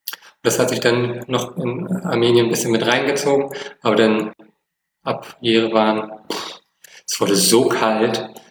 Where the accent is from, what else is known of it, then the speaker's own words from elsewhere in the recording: Flensburg, Schleswig-Holstein, Germany; Ich meine, ich komme aus Flensburg, ne? Ich komme vom platten Land.